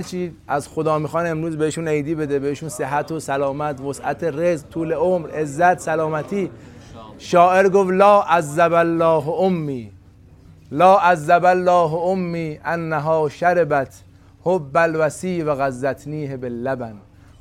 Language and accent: Persian; Iran; born there; من در نظام جمهوری اسلامی ایران متولد شدم، تو شیعه خونه امیرالمومنین متولد شدم.